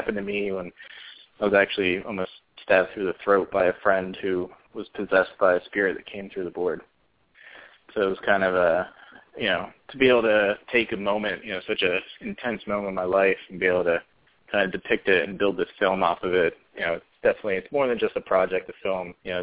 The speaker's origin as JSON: {"language": "English", "region": "New Jersey", "country": "United States", "tie": "born or raised there", "said": "I grew up in South Jersey, so, you know, I had the Jersey Shore to go to, so."}